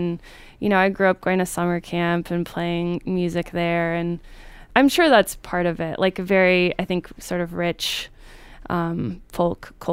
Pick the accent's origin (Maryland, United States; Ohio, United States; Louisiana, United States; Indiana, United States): Indiana, United States; I grew up in Indiana, actually.